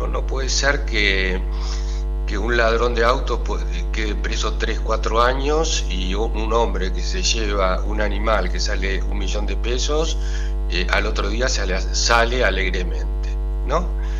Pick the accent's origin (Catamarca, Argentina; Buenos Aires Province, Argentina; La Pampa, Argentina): Buenos Aires Province, Argentina; Tigre; now in Santo Tomé, Argentina; Santo Tomé Corrientes porque viví acá muchísimos años y tengo mi corazón puesto acá, pero yo soy de Tigre, o sea, conurbano norte